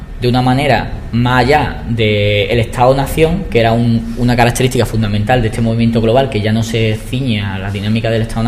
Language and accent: Spanish; Málaga, Andalusia, Spain; Yo soy de Málaga, entonces, o sea, como que no voy a contar lo que surgió en Sevilla